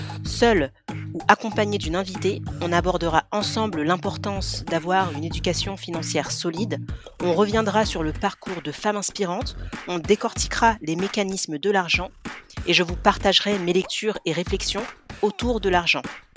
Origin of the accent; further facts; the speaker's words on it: France; 35 ans au moment où j'enregistre ce premier épisode. Je suis maman de deux enfants. Je suis française, originaire de Guinée.